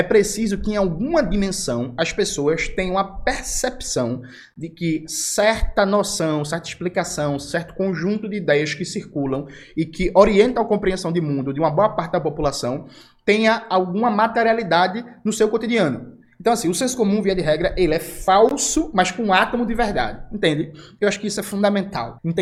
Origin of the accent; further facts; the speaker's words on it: Rio de Janeiro, Brazil; Eu, quando era criança, na favela que eu fui nascido e criado, na Borborema